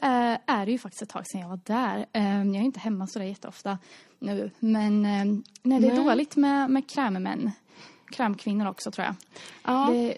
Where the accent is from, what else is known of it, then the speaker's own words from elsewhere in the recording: Östergötland, Sweden; accent: Östergötland dialect; man kan säga att jag pratar så mycket östgötska.